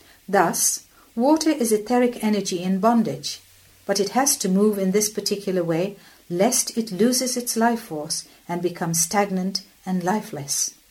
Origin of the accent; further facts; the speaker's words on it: India; I come from India, where spirituality is a way of life.